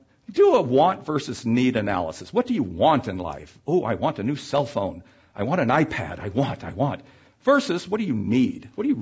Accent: Virginia, United States; I grew up in Virginia.

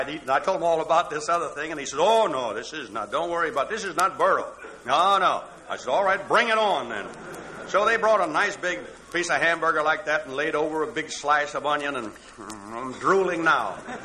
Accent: Toledo, Ohio, United States; there were three girls, one from my hometown, by the way, Toledo, in there.

